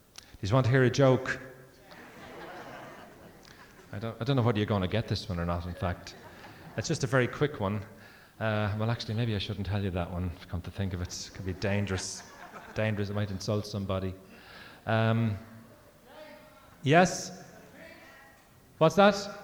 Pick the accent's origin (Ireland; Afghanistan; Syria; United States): Ireland; Dublin, Leinster; the street that I grew up in Dublin called Capel Street.